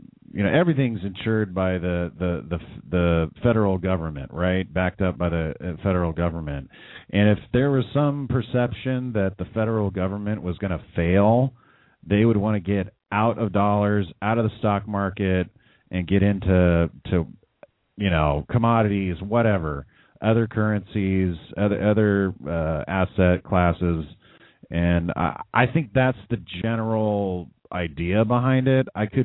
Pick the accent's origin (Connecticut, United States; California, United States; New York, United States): California, United States; I grew up in California, where we have conventional drugs here.